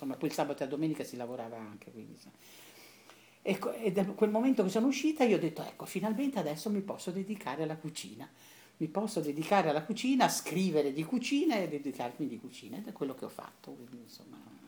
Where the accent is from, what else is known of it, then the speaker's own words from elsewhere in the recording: Bologna, Emilia-Romagna, Italy; born there; Io sono nata a Bologna.